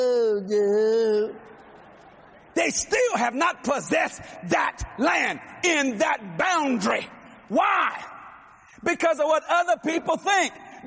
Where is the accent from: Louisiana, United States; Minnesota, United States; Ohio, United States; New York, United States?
Louisiana, United States; I said, I'm not eloquent. I'm a Cajun.